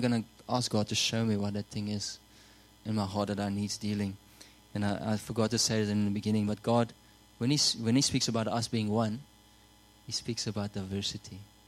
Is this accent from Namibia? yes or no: yes; Namibia; Sometimes I look on Facebook, the people I grew up with in Namibia